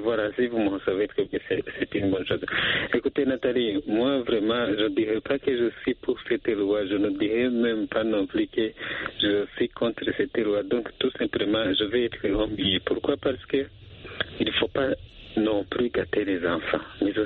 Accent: Burundi; Mais nous avons vu, dans les années passées, chez nous au Burundi

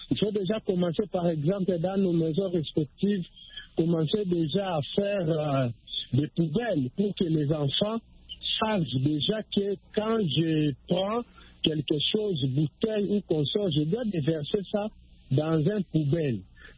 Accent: Kinshasa, DR Congo; une grande ville de plus de 12 millions d'habitants, comme chez moi à Kinshasa

